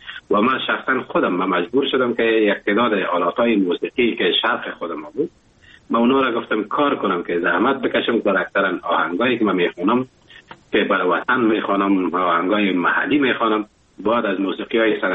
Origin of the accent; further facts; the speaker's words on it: Afghanistan; now in Germany; وقتی زمانی که من از افغانستان بر آمدم و کشور آلمان آمدم